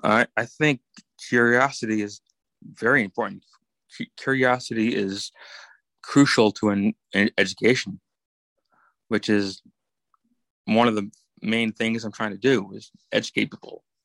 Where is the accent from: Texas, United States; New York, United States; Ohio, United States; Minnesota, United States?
New York, United States; now in Las Vegas, United States; I'm from New York, but I've been in Vegas for 20 years.